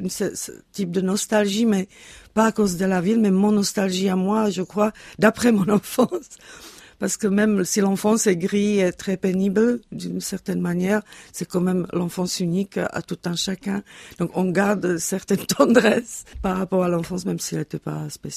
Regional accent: Prague, Czechia; Parce que j'ai grandi à Žižkov, ce qui est aujourd'hui, on l'appelait à l'époque Montmartre tchèque.

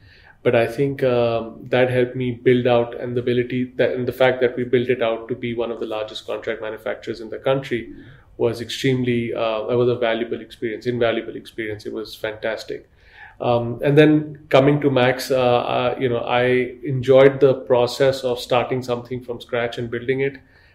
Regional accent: India; Always had a deep desire to come back to India. To do something here in the country, very proud of being Indian.

